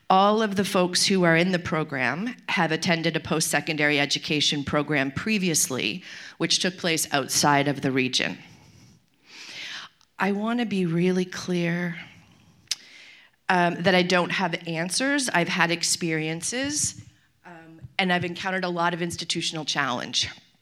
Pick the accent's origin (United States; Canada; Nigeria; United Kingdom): Canada; the Maritimes; English is a second language; I come from Mi'kma'ki, the ancestral and unceded territory of the Mi'kmaq people, and I spend time working in traditional territory of the Inuit. I wear the skin of my ancestors and speak only the language of colonization.